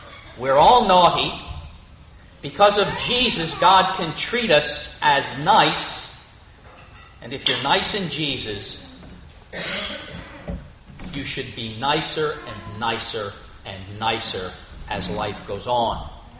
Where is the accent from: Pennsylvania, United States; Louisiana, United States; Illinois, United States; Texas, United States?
Pennsylvania, United States; Emmaus; I just remember growing up in Emmaus, growing up in St. Anne's Catholic Church and going to midnight mass.